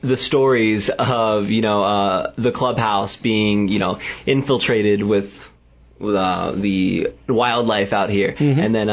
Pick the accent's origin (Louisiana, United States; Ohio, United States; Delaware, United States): Delaware, United States; Delaware, actually.